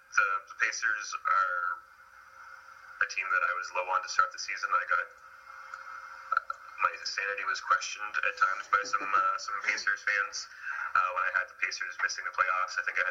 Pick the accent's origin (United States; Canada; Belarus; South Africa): Canada; I say you guys because I am Canadian, God bless Canada